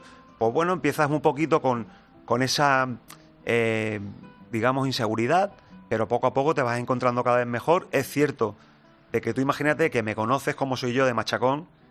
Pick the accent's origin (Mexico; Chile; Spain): Spain; Esto es España. Nosotros somos españoles. Esta es nuestra cultura.